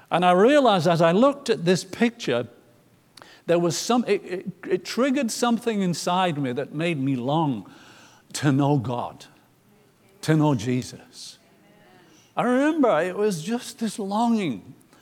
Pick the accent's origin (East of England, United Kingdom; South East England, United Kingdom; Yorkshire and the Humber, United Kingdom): Yorkshire and the Humber, United Kingdom; York; our band had been playing in this noisy, smoky, beer-drinking bar called the Coach and Horses in my hometown of York.